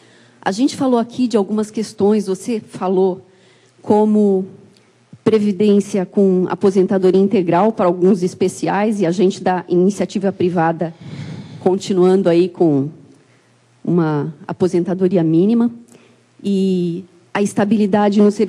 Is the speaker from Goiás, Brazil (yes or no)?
no; São Paulo, Brazil; eu sou de São Paulo.